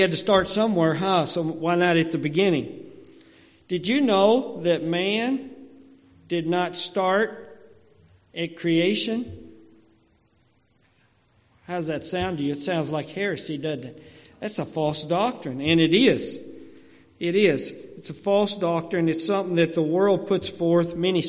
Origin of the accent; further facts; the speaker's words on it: Kentucky, United States; I'm from Kentucky, thinking.